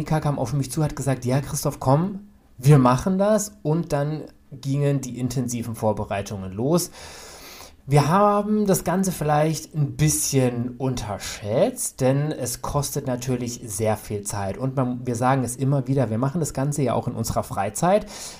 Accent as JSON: {"language": "German", "region": "Baden-Württemberg", "country": "Germany", "tie": "born or raised there", "said": "wie ich noch im Süden in Baden-Württemberg sozusagen meine Heimat hatte."}